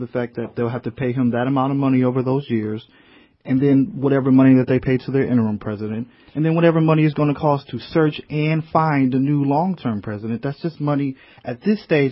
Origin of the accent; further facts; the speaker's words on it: Detroit, Michigan, United States; Even my hometown, Detroit Lions, are coming down here.